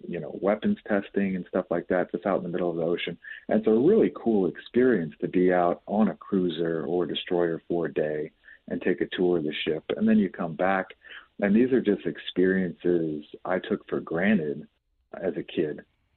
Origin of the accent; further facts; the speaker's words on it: Jacksonville, Florida, United States; also born or lived in Colorado / Texas; spent most of our time growing up in Florida. My mother's final duty station was a Mayport Naval Station in Jacksonville, Florida.